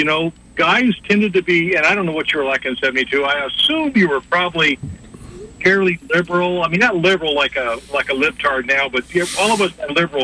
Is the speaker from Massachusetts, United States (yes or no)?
no; Bakersfield, California, United States; moved away; I'm actually from Bakersfield, California.